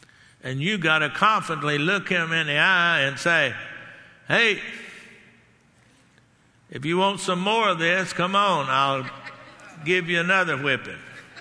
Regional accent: Texas, United States; I'm from Texas and I like steak

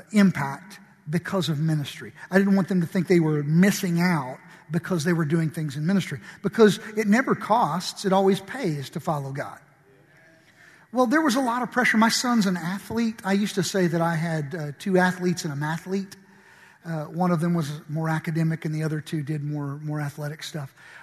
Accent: Paducah, Kentucky, United States; now in Mattoon, United States; When the Lord called us to go, we moved to Mattoon from Kentucky, where we're from, in a little town called Paducah. We moved to central Illinois, to Mattoon.

